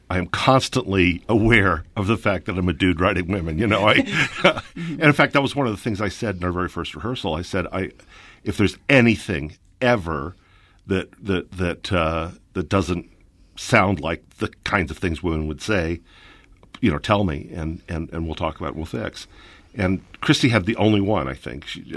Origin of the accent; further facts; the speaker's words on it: Indiana, United States; I'm from Indiana, so most of my friends growing up were not LDS